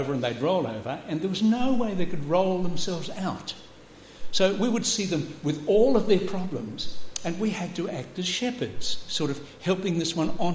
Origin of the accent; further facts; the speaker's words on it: Queensland, Australia; I was brought up in the Darling Downs in Queensland and had a lot of experience with sheep.